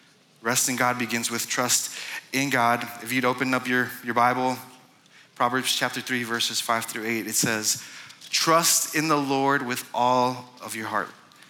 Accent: California, United States; I'm from California.

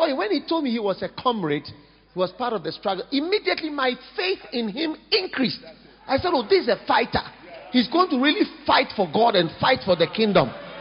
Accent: South Africa; Because I'm South African.

